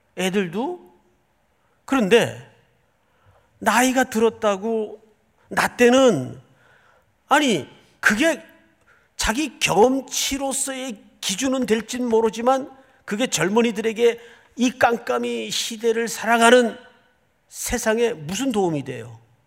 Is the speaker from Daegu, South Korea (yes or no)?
yes; Daegu, South Korea; 제가 어린 시절을 대구에서 자랐어요.